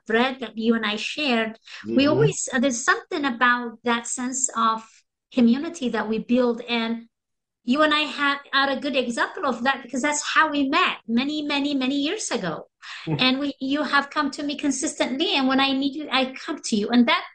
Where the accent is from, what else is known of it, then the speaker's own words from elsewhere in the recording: Eritrea; English is a second language; I come from Eritrea in East Africa. But that's just one country I come from, but I do belong to the world.